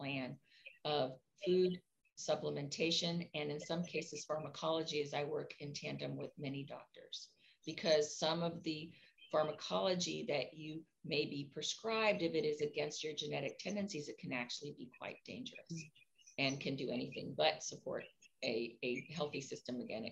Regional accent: Cuba; moved away; I was born in Cuba. We left everything behind.

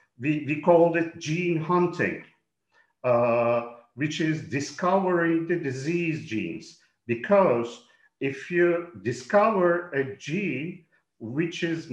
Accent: Turkey; also born or lived in Birmingham, United Kingdom; And then I got back to my home country, Turkey, after 15 years abroad

